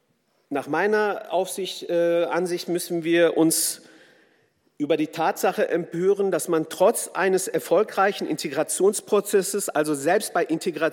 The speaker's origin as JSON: {"language": "German", "region": "North Rhine-Westphalia", "country": "Germany", "tie": "born or raised there", "said": "Ich bin in den 80ern im Ruhrgebiet groß geworden. Deutschland wurde mir und meiner Familie langsam endgültig zur Heimat"}